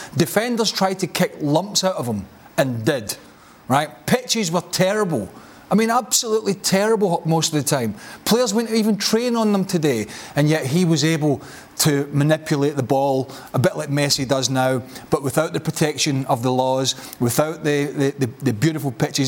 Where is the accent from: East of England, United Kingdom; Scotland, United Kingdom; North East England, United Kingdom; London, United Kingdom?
Scotland, United Kingdom; I'm not saying that as a Scotsman